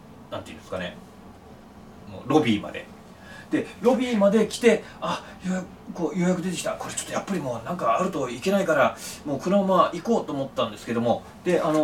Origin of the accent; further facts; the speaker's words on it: Hokkaido, Japan; あのちなみに僕北海道出身なんですけど、北海道で焼き鳥っていうとあの豚なんですね。